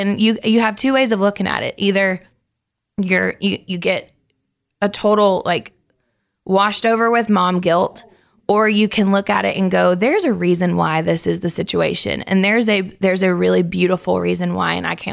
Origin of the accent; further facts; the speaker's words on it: Nashville, Tennessee, United States; because I grew up here in Nashville.